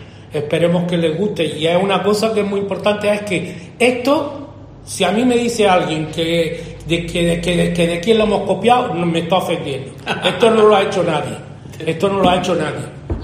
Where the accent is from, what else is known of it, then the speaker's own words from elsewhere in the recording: Valdovino, Galicia, Spain; ahora yo tengo el honor de poder presentarlo en mi tierra y dentro del marco que es el Festival de Valdovino.